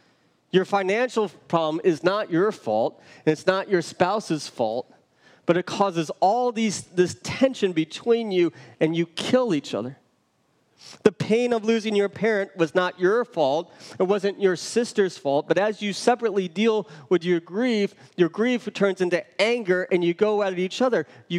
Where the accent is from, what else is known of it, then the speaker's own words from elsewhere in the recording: Michigan, United States; When I was growing up in Michigan, he was the pastor that everybody wanted to be around.